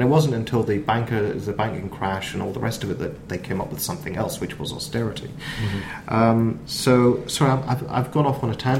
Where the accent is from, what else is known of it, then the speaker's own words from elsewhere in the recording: Northern Ireland, United Kingdom; I am Northern Irish. But I should explain, I'm a self-hating proddy.